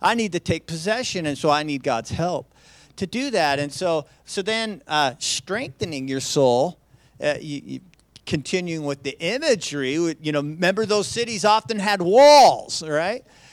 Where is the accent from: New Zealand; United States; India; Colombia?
United States; Idaho; since I'm from Central Idaho